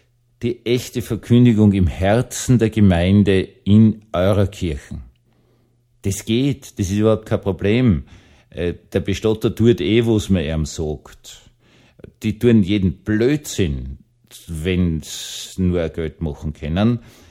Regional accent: Vienna, Austria; ich bin auch in Wien aufgewachsen, in der Großstadt.

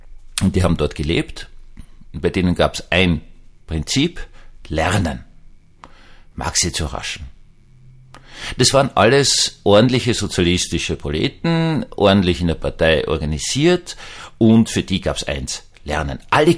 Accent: Austria; jetzt darf ich als Österreicher sprechen

